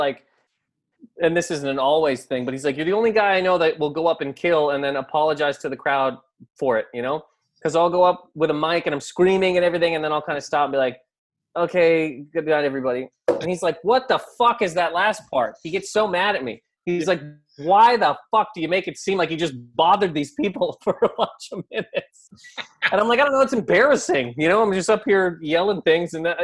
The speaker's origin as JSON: {"language": "English", "country": "Canada", "said": "I've done it before, no joke, with being Canadian."}